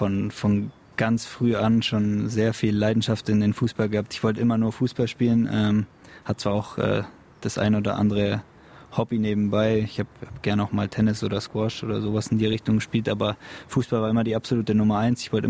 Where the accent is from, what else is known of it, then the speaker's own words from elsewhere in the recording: Bavaria, Germany; bei uns in Bayern